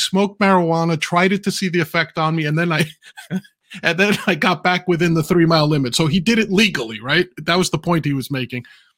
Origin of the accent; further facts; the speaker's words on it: Bronx, New York, United States; I also remember the height of the war on drugs growing up in the Bronx in the 70s.